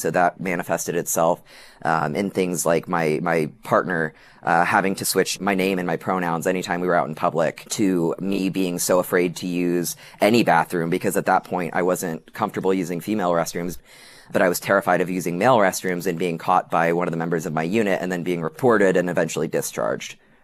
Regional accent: Midwest, United States; I grew up in the Midwest, and that was my first real experience being outside of it.

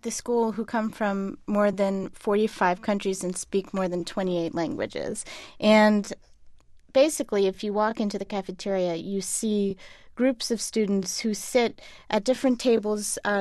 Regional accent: Miami, Florida, United States; when I grew up in Miami and went to high school in Miami

